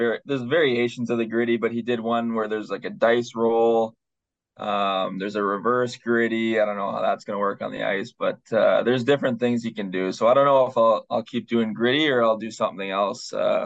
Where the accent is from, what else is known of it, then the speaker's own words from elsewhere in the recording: Toronto, Ontario, Canada; I'm from Toronto, so … listen to him 24/7.